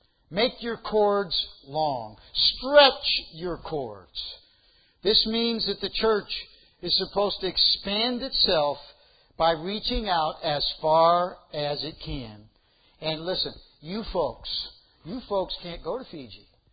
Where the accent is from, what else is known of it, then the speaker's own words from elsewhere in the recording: Chicago, Illinois, United States; And I grew up in the Chicago area.